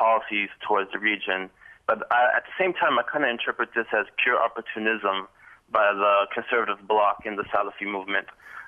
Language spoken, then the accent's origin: English; United States; now in Cairo, Egypt; as an American citizen, you know, that's living in Cairo, I'm kind of disappointed by the Egyptian response.